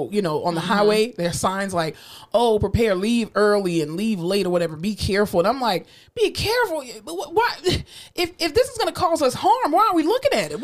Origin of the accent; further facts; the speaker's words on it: Florida, United States; now in San Antonio, United States; I am not a San Antonio native. I just live here. Okay. I am from South Florida and we drive like bats out of hell.